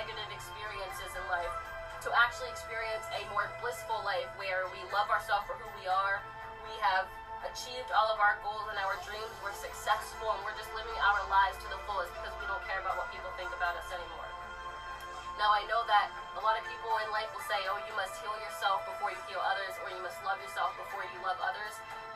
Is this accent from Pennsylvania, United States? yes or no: yes; Pennsylvania, United States; now in Georgia, United States; Des and I took a little road trip back to my home state, Pennsylvania, to visit my friends and family